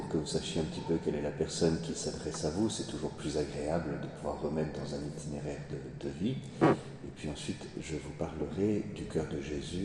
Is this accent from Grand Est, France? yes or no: yes; Nancy, Grand Est, France; Je suis originaire de Nancy, ça fait 20 ans que je suis prêtre.